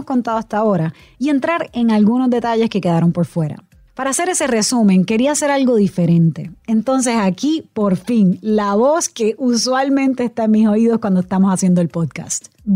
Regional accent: Puerto Rico; una corresponsal de CBS News y una boricua nacida y criada en Puerto Rico, la cuna del reggaetón.

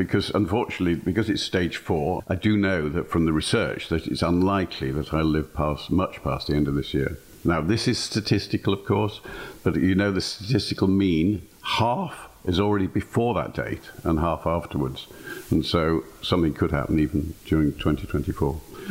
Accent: Yorkshire and the Humber, United Kingdom; I come from Yorkshire, I've always been very direct, almost too direct, I'm sure.

